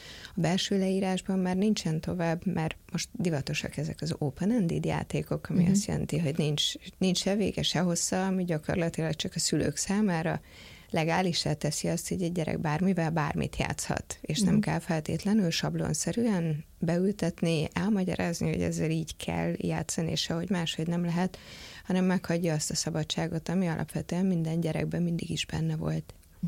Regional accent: Budapest, Hungary; itt nőttünk föl, úgy mondom, mindannyian hárman a lányokkal eredetileg a budai hegyvidéken, és mindannyian a Balatonon töltöttük a nyarunkat.

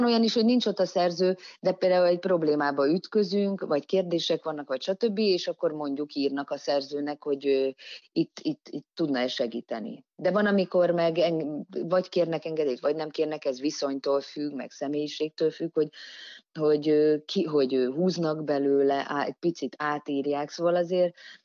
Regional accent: Budapest, Hungary; mondjuk én, mint budapesti lakótelepi lány

